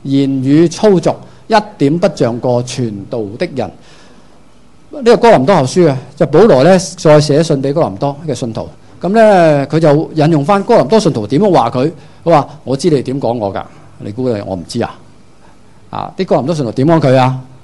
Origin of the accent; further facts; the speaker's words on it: Hong Kong; 我哋香港人好，我哋啲广东话好精警嘅四个字啫